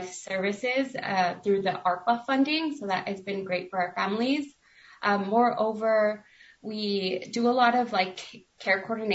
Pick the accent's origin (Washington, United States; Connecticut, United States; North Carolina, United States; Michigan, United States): Washington, United States; Rose City; I'm originally from Rose City, Washington, and I moved out here to pursue a master's in social work.